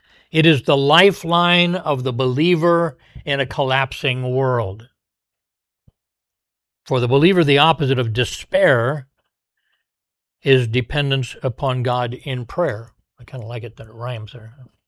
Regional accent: Oxford, Indiana, United States; born there; He worked, my mom and dad worked in a restaurant when I was born in Oxford, Indiana, outside of Lafayette, at a restaurant.

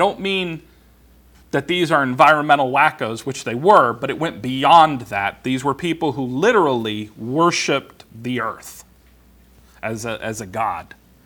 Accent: West Coast, United States; I was kind of surprised, because I'm from the West Coast.

